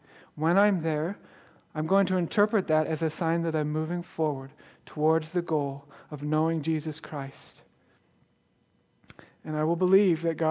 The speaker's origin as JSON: {"language": "English", "town": "Milwaukee", "region": "Wisconsin", "country": "United States", "tie": "born or raised there", "said": "I grew up in Milwaukee. I'm surrounded by my family in Milwaukee."}